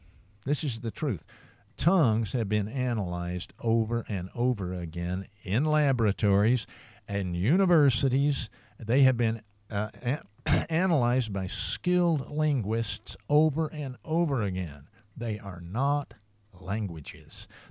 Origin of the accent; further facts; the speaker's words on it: Texas, United States; And, of course, I'm from East Texas. My whole family on both sides are all from East Texas.